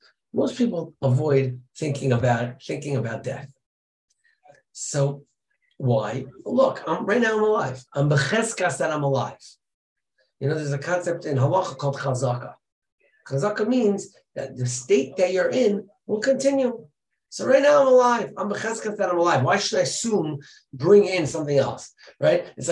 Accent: Belarus; I came from White Russia, where there was nothing to be influenced from

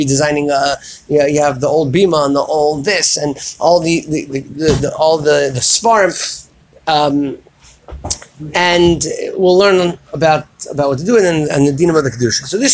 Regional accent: United States; And where I grew up in Washington, and many communities the same

